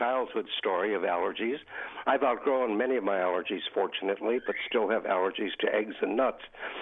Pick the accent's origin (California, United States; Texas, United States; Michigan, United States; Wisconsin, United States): Wisconsin, United States; And growing up in Wisconsin, with the dairy state, that was problematic.